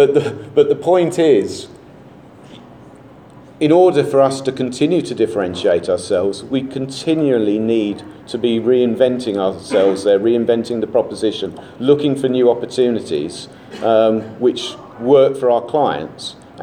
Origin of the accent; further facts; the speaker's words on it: England, United Kingdom; Being English, I had to put Winston up at the end.